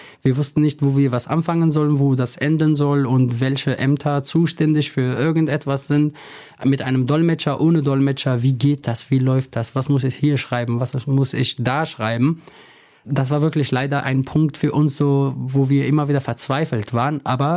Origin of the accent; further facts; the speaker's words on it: Afrin, Aleppo Governorate, Syria; now in Neuss, Germany; Genau, Afrin ist meine Heimatstadt, genau wie Neuss.